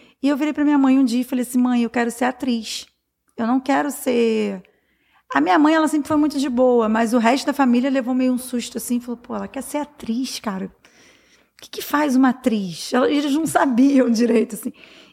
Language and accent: Portuguese; Minas Gerais, Brazil; a minha adolescência foi em Minas... O final da adolescência para o início da juventude, né?